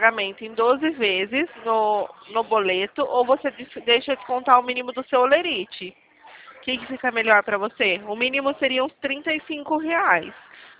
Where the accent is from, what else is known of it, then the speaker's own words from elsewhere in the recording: Limeira, São Paulo, Brazil; não sou de Recife, eu sou aqui de Limeira, São Paulo.